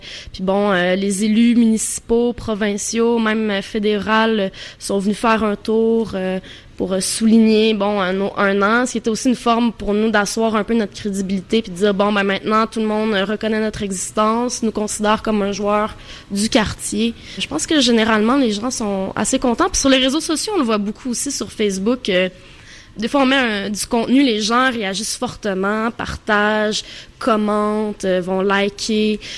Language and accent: French; Montreal, Quebec, Canada; comme on appelle chez nous à Montréal.